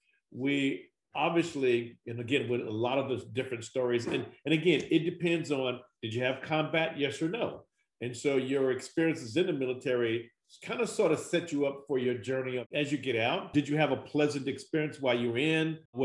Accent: Chicago, Illinois, United States; I'm from Chicago to Newport, Rhode Island.

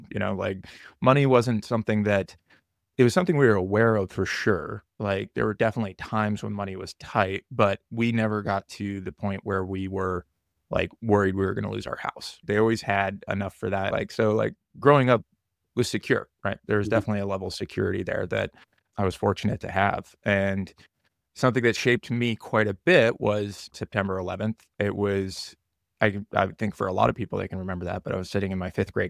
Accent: United States; growing up in the United States, most people, at least in my position, like the middle class, feel pretty secure

